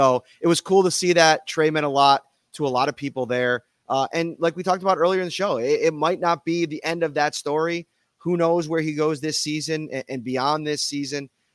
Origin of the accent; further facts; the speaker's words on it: Orlando, Florida, United States; from Orlando.